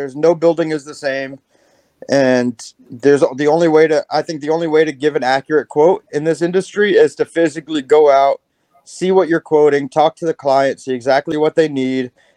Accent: Coral Springs, Florida, United States; born there; I was born in Coral Springs, Florida.

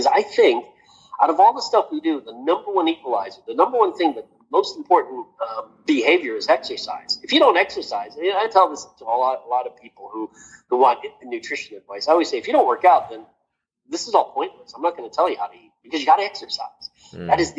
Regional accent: Washington, D.C., United States; I grew up near Washington, D.C., and every time the weather would go from hot to cold, I'd get sick.

